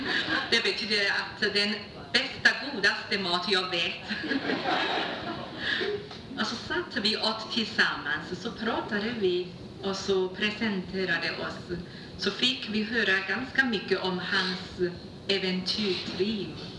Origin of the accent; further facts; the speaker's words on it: Shanghai, China; Då sa jag, jag kom från Shanghai.